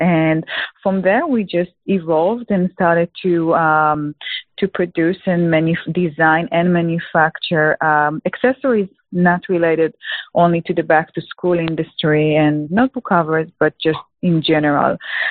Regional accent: Israel; English is a second language; moved away as an adult; now in Texas, United States; So I'm originally from Israel. As you can hear, I do not have a Texas accent. And I came to the USA for my husband a few years ago.

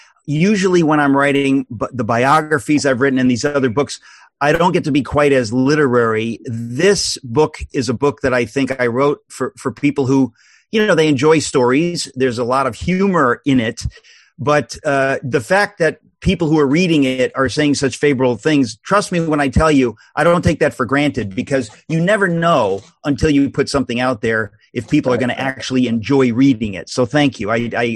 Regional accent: Queens, New York, United States; I'm a New Yorker, you know, born in Queens, Astoria. My father's Greek, my mother's German. We went to the Greek church every Sunday.

